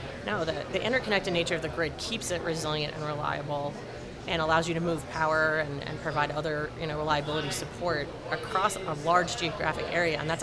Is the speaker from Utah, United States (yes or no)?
yes; Utah, United States; I grew up in Utah, so I'm usually very fond of the Wasatch National Forest, but I've spent most of my adult life in and around D.C.